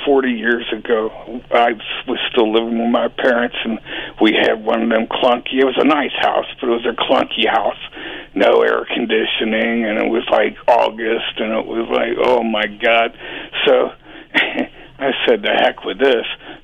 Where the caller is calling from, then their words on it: Covington, Kentucky, United States; Hi, Raleigh. … from Covington, Kentucky.